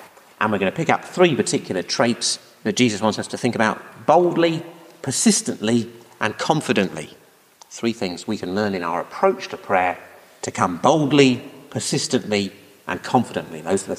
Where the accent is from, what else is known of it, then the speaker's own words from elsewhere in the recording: United Kingdom; We're quite British, we don't do that kind of thing.